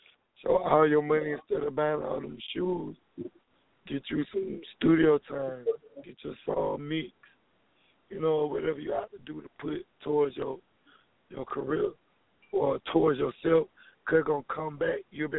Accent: Atlanta, Georgia, United States; Well, you know, I'm based out of Atlanta. So I was born and raised in Atlanta, so I just started here. I always wrote music when I was growing up.

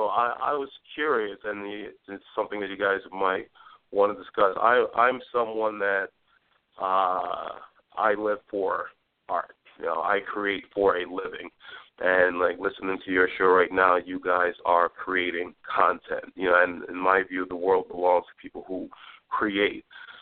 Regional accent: Brooklyn, New York, United States; born there; No, my mother's the immigrant. I was born in Brooklyn. My mother was from Panama. My father was from the South.

